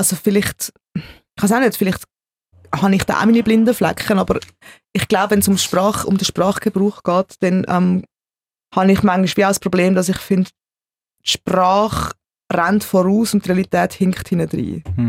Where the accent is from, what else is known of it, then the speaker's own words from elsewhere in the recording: Switzerland; So, eigentlich sind wir Schweizer, aber...